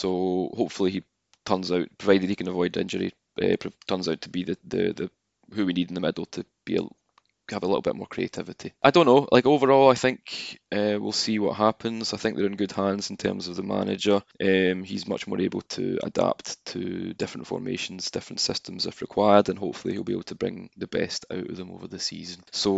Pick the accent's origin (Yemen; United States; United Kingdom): United Kingdom; Kilmarnock, Scotland; now in Tokyo, Japan; I'm originally from Kilmarnock in Scotland, but I've been in Tokyo for 4.5 years